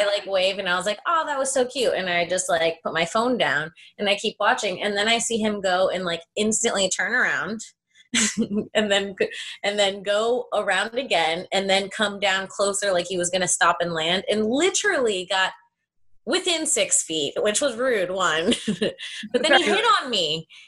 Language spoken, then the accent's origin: English; Florida, United States; Because I think I've only seen that like a couple of times growing up in Florida.